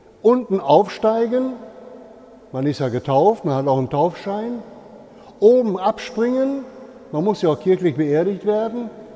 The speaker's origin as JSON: {"language": "German", "town": "Rheine", "region": "North Rhine-Westphalia", "country": "Germany", "tie": "born or raised there", "said": "als in meiner Heimatstadt Rheine in den 50er Jahren die erste Rolltreppe in einem Kaufhaus eingebaut war."}